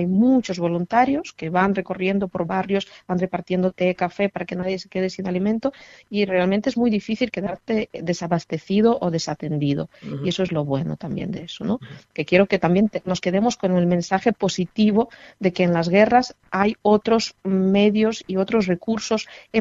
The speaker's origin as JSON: {"language": "Spanish", "country": "Ukraine", "said": "me ha hecho sentirme muy bien como ucraniana y como ser humano"}